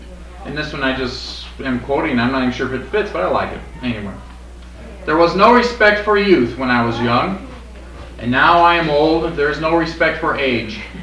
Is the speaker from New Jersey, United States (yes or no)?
no; Redmond, Washington, United States; I'm from Redmond, Washington, and I'm on the teaching staff here